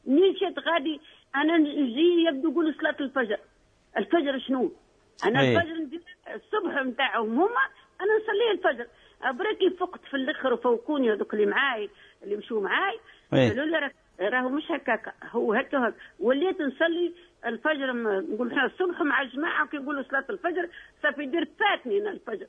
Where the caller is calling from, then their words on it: France; من فرنسا، عندي سؤال على الصلاة